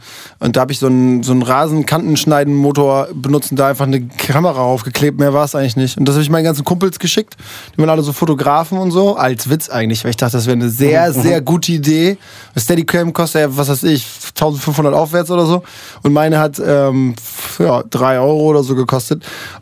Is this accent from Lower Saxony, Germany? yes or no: yes; Zeven, Lower Saxony, Germany; ich bin da geboren. Mhm. Ich wurde in Zeven geboren und bin dann halt ein Dorf weitergezogen und dann noch ein Dorf weitergezogen, ich bin da nie weggekommen.